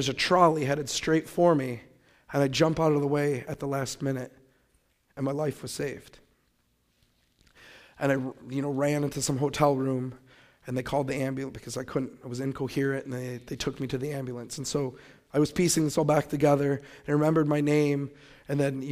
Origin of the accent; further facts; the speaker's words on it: Michigan, United States; All I knew was I was from Michigan, and I was in New Orleans, and I knew nothing else